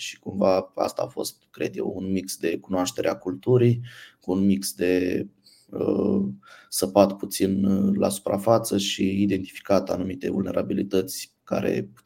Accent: Romania; cred neapărat că nu e neapărat legat de noi ca români, ci e posibil să fie o chestie mai generală.

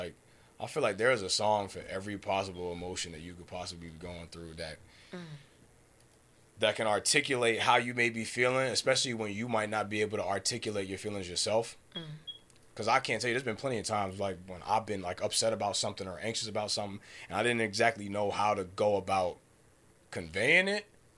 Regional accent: Somerset, New Jersey, United States; he from the Bronx and I'm from Somerset, New Jersey. We grew up two totally different ways.

